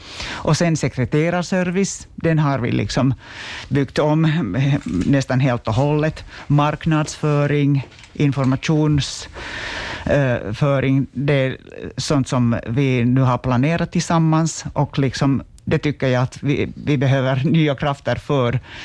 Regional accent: Vaasa, Ostrobothnia, Finland; also born or lived in Turku; Alltså, jag är liksom infödd Vasabo, men har bott ganska länge i Åbo. Sen när jag startade studera där i mitten av 80-talet.

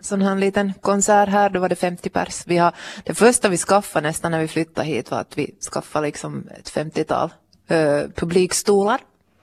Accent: Vaasa, Ostrobothnia, Finland; Jo, Vasa är min hemstad på något vis.

